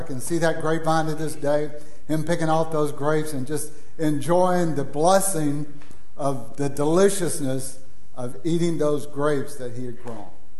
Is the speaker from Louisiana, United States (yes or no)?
yes; Louisiana, United States; When I was growing up in Louisiana, I remember my father trying to grow three things, plant-wise.